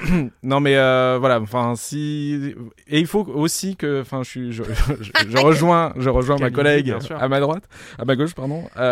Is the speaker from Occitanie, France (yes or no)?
no; Île-de-France, France; qui vient de banlieue parisienne, classe moyenne, blanche, etc. Enfin, là où j'ai grandi, quoi.